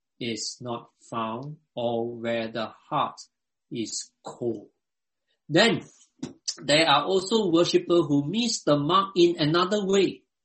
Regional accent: Singapore; in some countries like my home country, Singapore, going for Sunday worship, I observe, has become a fashion, particularly for the younger generation.

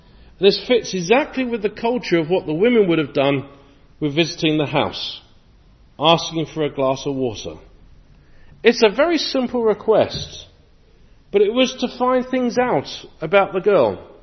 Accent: England, United Kingdom; As an English person, I find that very interesting

